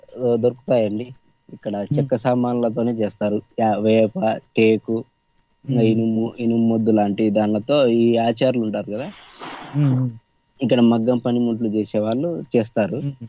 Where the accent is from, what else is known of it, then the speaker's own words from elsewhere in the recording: Tadipatri, Andhra Pradesh, India; also born or lived in Yadiki; మాది సొంత ఊరు వచ్చేసి తాడిపత్రి అండి.